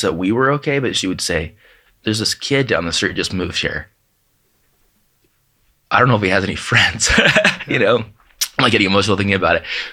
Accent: San Diego, California, United States; I'm from San Diego. He goes, go to El Centro, which is several hours away from where we lived in North County.

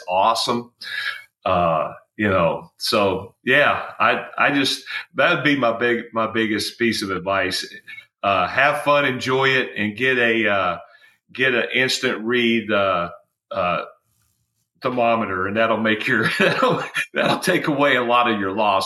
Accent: West Virginia, United States; Well, I'm from West Virginia, so there you go.

